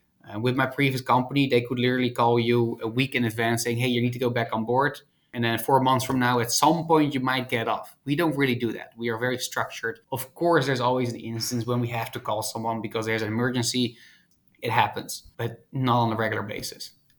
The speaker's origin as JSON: {"language": "English", "country": "Netherlands", "tie": "born or raised there", "said": "I grew up in Holland. I went to Maritime Academy in Holland."}